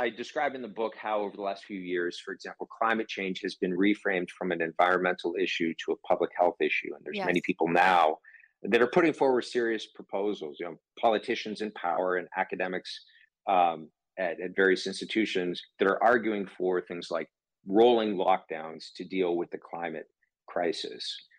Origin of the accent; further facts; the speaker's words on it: California, United States; including here in California, my home state